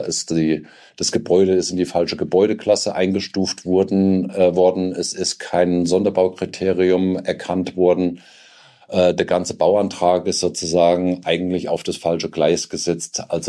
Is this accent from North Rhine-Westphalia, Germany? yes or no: no; Hesse, Germany; born there; now in Bavaria, Germany; ich lebe hier in Bayern und das schon sehr lange, aber ich bin geboren in Hessen